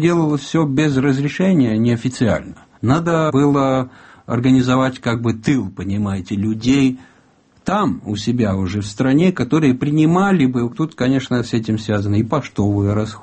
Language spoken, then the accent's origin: Russian; Argentina; Russian is a second language; потому что я вырос в Аргентине.